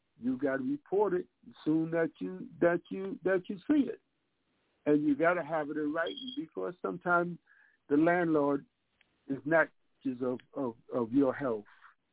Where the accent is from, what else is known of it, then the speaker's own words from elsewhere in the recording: New York City, New York, United States; right now in Harlem, which that's where I'm from. I'm from East Harlem.